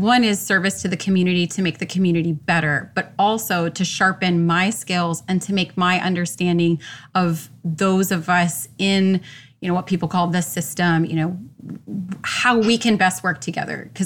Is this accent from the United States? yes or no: yes; Orlando, Florida, United States; And yeah, I'm born and raised in Orlando.